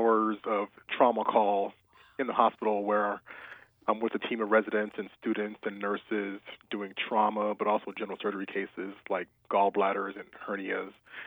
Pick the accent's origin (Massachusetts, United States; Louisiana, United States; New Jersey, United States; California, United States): Massachusetts, United States; born there; I was born in Massachusetts, but I'm an Air Force brat. My father was career Air Force, so I moved around my entire life.